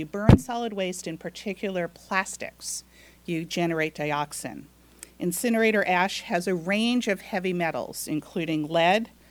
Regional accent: Catskill, New York, United States; I grew up in Greene County, went to high school in Catskill, and am taking this project very seriously.

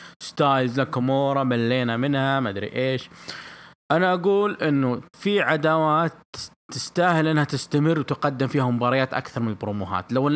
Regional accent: Jeddah, Makkah Province, Saudi Arabia; عندنا في السعودية هنا في جدة

